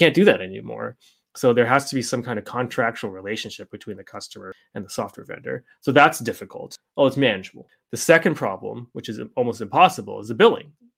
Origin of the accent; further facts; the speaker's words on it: Canada; It's not that different because we're Canadian.